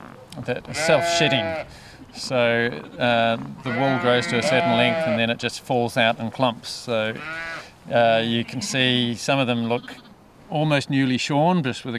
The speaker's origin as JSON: {"language": "English", "region": "Auckland", "country": "New Zealand", "tie": "born or raised there", "said": "I grew up in Auckland, although we had a weekend farm then as well."}